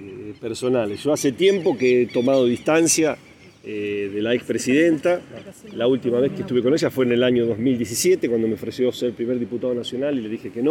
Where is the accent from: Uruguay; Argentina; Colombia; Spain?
Argentina; Chivilcoy, Buenos Aires Province; en mi ciudad natal, que me pidió, a Chivilcoy